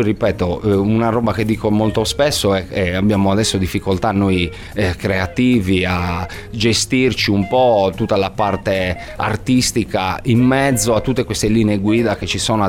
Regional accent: Sardinia, Italy; non ci crede nessuno che siamo sardi, a parte quando sentono parlare me, ovviamente

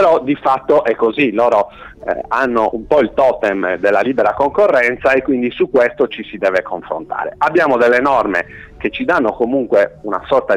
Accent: Sardinia, Italy; io sì, sono sardo al 100%

